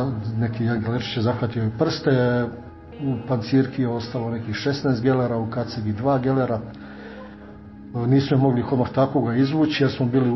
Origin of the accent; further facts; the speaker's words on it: Ravan, Brod-Posavina County, Croatia; born there; Tada sam rođen u selu Ravan, to je na području današnje općine Sibinj, poznato kao Župa Odvoroci, odnosno Odvoračka sela, koje se nalaze uz moda neka 22, 3, 4 km od centra Slavonskog Broda.